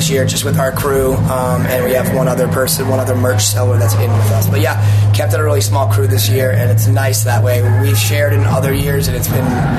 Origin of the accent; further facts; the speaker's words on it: New England, United States; So this kind of heat up here, I grew up with in New England, so I'm fine with it.